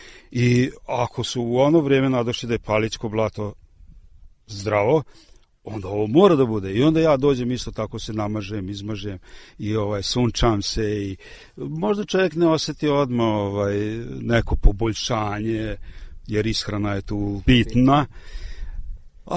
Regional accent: Subotica, Vojvodina, Serbia; born or raised there

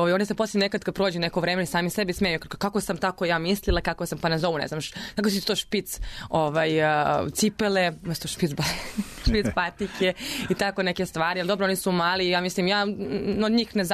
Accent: Serbia; kod nas u Srbiji

